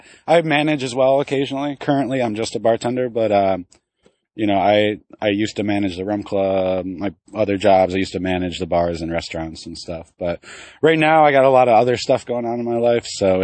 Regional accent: Portland, Oregon, United States; I'm from Portland, Oregon, and I work at the Rum Club.

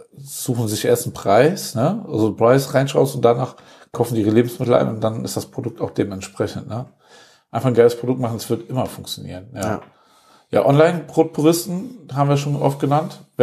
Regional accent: Wuppertal, North Rhine-Westphalia, Germany; Was? In meiner Heimatstadt?

